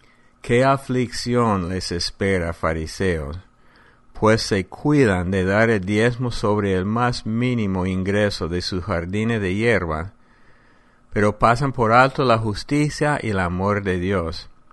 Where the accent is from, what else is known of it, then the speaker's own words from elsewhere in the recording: United States; Spanish is a second language; En mi país, Estados Unidos, hay un día nacional de oración en Washington